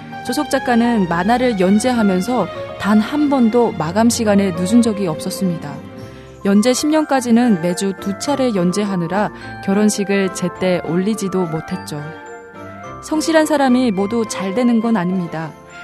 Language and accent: Korean; Musan, North Hamgyong, North Korea; 저는 똑소리 나는 무산 여자